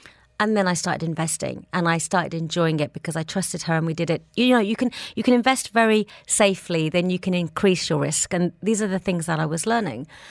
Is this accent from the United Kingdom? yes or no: yes; England, United Kingdom; growing up in England